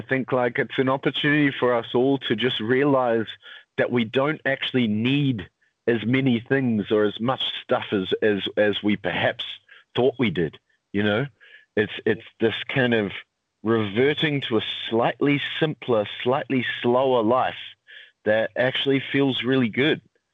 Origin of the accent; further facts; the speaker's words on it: Christchurch, Canterbury, New Zealand; Yeah, I grew up in Christchurch, and I was a little bit of a black sheep in our family, I think.